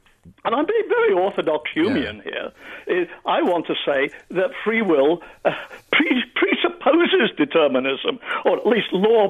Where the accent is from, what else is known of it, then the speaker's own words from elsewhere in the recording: England, United Kingdom; That does show that I'm English, doesn't it? But whenever I go to England, one of the great things is that I can get liver.